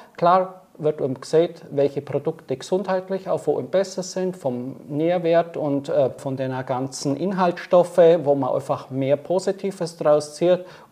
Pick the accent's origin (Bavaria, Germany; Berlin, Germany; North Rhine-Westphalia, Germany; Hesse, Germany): Bavaria, Germany; Und ich komme aus dem Allgäu, bin selbstständig und schaffe ein bisschen.